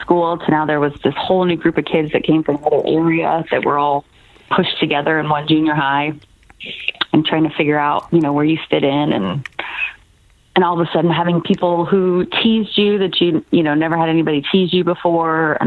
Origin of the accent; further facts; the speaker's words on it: Quad Cities, Illinois, United States; born there; Well, I was born in Illinois, the Quad Cities. So it was like right on the border of Illinois, Iowa.